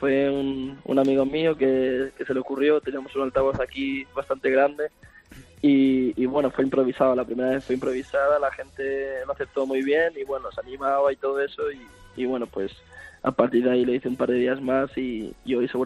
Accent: Toledo, Castilla-La Mancha, Spain; Mis padres viven en Majadahonda y en Madrid y se fueron para mi pueblo, para Toledo, que bueno, está un poquito más aislado

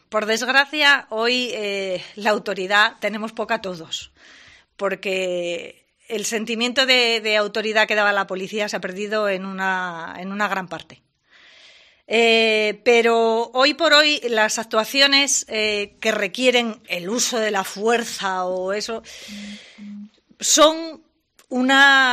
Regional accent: Madrid, Community of Madrid, Spain; Yo vengo de Madrid.

